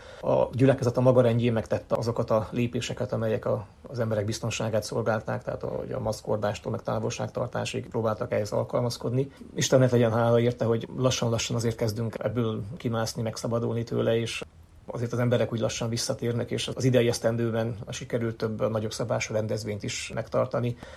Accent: Transylvania, Romania; now in United States; úgy, amiképpen otthon, Erdélyben vagy akár az anyországban is szükség van a magyarjainknak a lelki gondozására

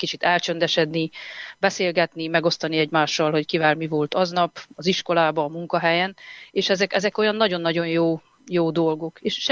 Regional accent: Székely Land, Romania; Én gyerekkoromban Székelyföldön születtem, és gyerekkoromban, amikor a betakarodás utáni sötétség elkezdődött

